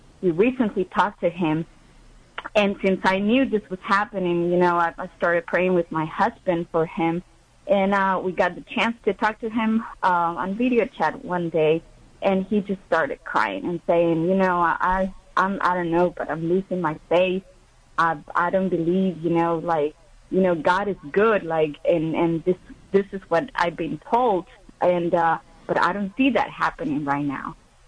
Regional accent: Nicaragua; I'm originally from Nicaragua

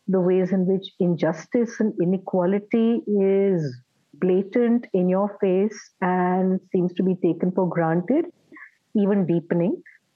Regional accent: Delhi, India; I've been born and brought up in Delhi. So my, writing about the book is as much a process of trying to understand my love for the city

